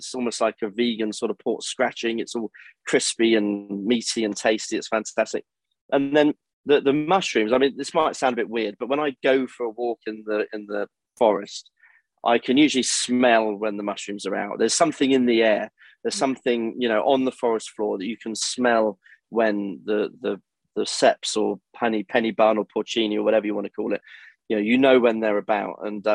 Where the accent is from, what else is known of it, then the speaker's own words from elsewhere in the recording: United Kingdom; What, because we're British?